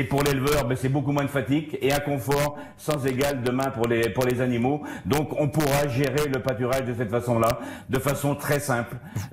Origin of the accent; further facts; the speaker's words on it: Pays de la Loire, France; C'est ce qu'on fait chez moi à Vendée avec une marque qu'on a créée il y a 3 ans maintenant, Juste et Vendéen